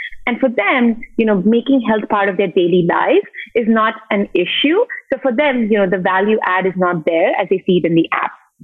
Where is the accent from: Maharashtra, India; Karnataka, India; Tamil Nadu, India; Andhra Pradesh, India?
Maharashtra, India; Mumbai; moved away as an adult; now in New York, United States; So I'm originally from Mumbai, born and raised. My parents actually still live there. And I came to the States for my undergrad.